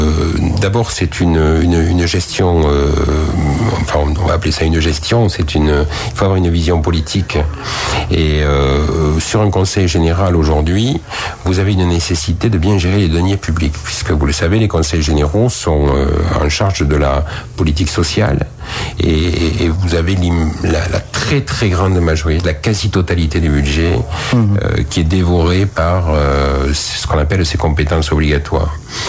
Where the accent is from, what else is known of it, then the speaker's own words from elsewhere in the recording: Rodez, Occitanie, France; born there; Alors, Rodez, c'est ma ville natale et c'est ma ville de résidence. J'habite à Rodez.